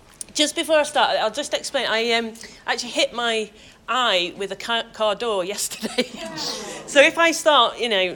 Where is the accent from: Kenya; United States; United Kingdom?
United Kingdom; Manchester, North West England; now in Newcastle upon Tyne, United Kingdom; I live in Newcastle upon Tyne, so I've travelled quite a way yesterday. I'm originally from Manchester, so I'm not quite a naturalised Geordie, but I do my best.